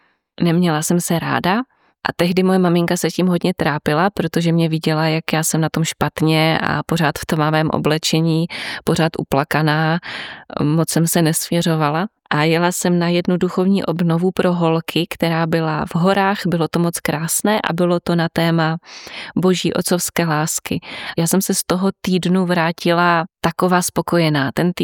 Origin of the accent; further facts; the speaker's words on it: Moravian-Silesian Region, Czechia; já jsem z takové malé vesničky u Nového Jičína